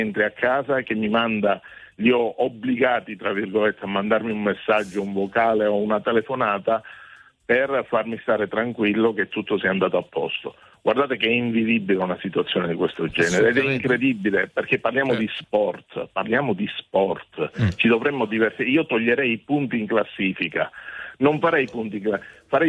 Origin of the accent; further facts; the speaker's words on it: Caltanissetta, Sicily, Italy; Io sono di Caltanissetta